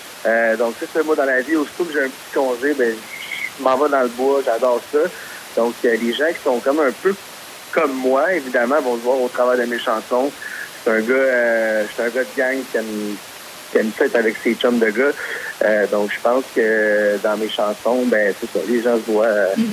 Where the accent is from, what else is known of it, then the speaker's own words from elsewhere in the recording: Berthierville, Quebec, Canada; Moi, dans le fond, je viens de Berthierville, donc j'ai toujours habité là.